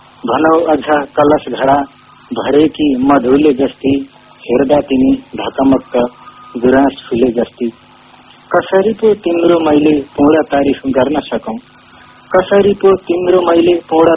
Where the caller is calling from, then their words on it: Kapilvastu, Lumbini Province, Nepal; Kapil वस्तुबाट।